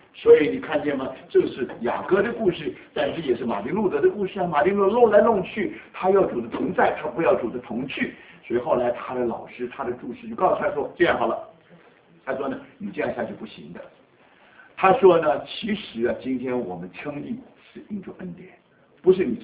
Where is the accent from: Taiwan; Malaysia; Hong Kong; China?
Taiwan; now in United States; 我还记得我当刚刚来美国的时候